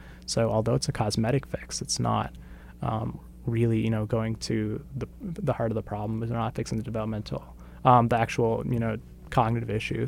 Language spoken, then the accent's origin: English; North Andover, Massachusetts, United States; I'm from North Andover, Massachusetts, so out of state.